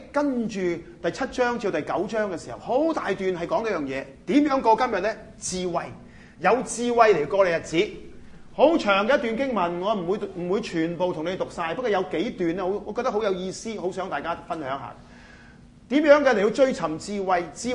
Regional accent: China; 都係我哋中國人咧，都即係有句咁嘅説話

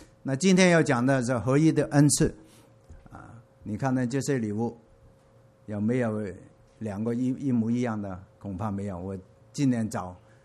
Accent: Hong Kong; 有人像我来自香港

